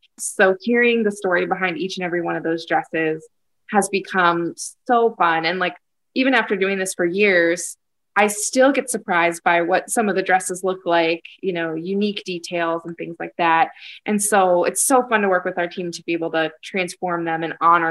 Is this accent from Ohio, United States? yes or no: yes; Ohio, United States; born there; also born or lived in Chicago; I was born in Northeast Ohio. I did live and work and went to school in Chicago for a while, but then moved back to Ohio